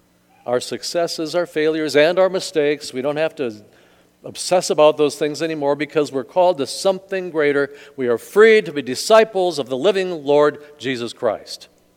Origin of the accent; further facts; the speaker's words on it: Eau Claire, Wisconsin, United States; my home church in Eau Claire when I was growing up in Wisconsin.